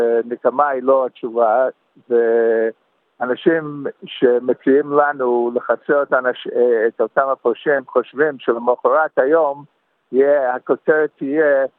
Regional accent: United States; Hebrew is a second language; now in Israel; אני יליד ארצות הברית, כפי שתשמעו מהמבטע שלי. אבל עליתי לפני כמעט 50 שנה ארצה

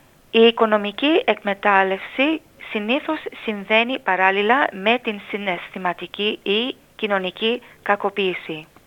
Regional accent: Greece; δεν συμβαίνει στην ελληνική παροικία μόνο και μόνο επειδή είμαστε Έλληνες

